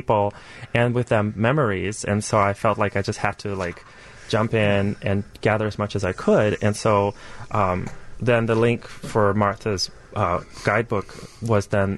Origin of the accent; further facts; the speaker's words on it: Russia; now in Chicago, United States; I'm personally also an immigrant. I came to America from Russia